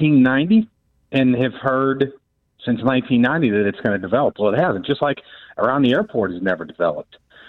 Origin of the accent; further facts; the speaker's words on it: St. Louis, Missouri, United States; I'm born and raised in St. Louis, don't hold that against me